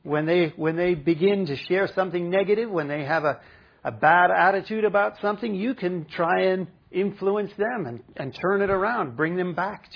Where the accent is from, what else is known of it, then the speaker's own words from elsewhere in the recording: United Kingdom; I don't know what it is about being British, right?